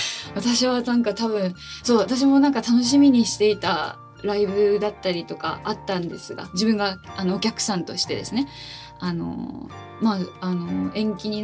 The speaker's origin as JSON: {"language": "Japanese", "region": "Oita", "country": "Japan", "said": "自分は大分県の田舎の出身だけど"}